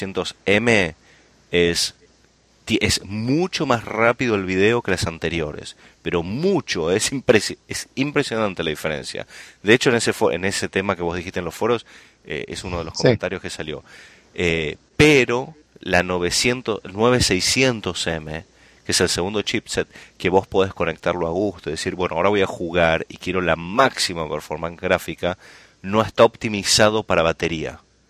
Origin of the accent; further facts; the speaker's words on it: Argentina; Que conocemos y que podemos ser argentinos, que somos argentinos